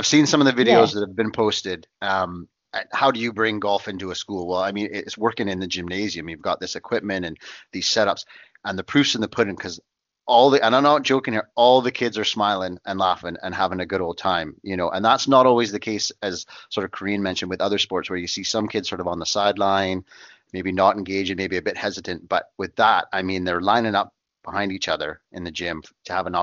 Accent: Canada; now in United Kingdom; I grew up in Canada.

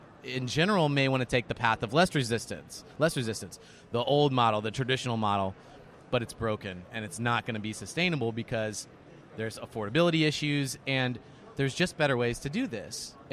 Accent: Dallas, Texas, United States; recording audio here at the NIC conference in Dallas, Texas. Josh's hometown. My growing up hometown, my home state

